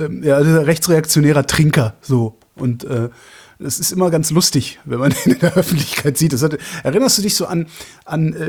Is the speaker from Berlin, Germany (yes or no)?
no; North Rhine-Westphalia, Germany; Ich bin halt in Westdeutschland groß geworden, also zwischen Köln und Aachen sozusagen.